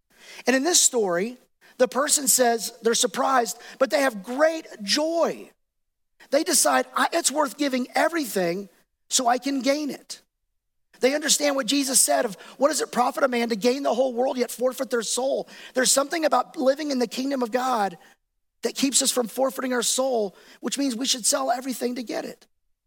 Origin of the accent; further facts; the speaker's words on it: Dallas, Texas, United States; I grew up in Dallas. It was part of my childhood. It was part of my high school experience.